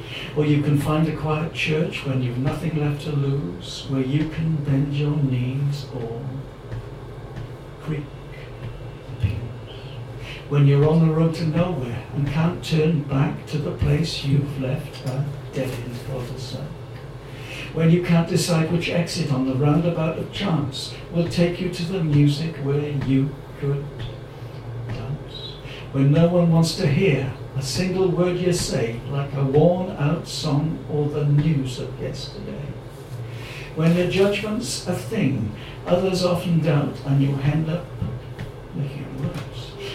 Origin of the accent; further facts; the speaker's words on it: Welsh border, United Kingdom; Many border people, I'm a bit of a split personality. I'm neither Welsh, I'm neither English, I'm a border person. And I think what that means is I can pronounce Welsh place names.